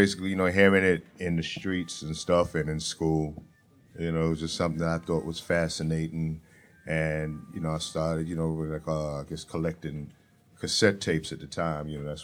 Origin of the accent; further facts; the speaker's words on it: Brooklyn, New York, United States; I'm from Brooklyn, yeah.